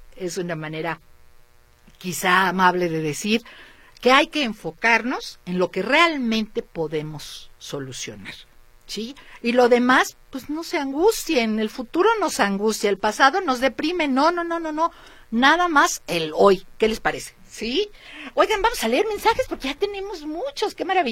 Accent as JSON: {"language": "Spanish", "town": "Guadalajara", "region": "Jalisco", "country": "Mexico", "said": "Yendo nosotros como jaliscienses, como tapatíos, a verlos."}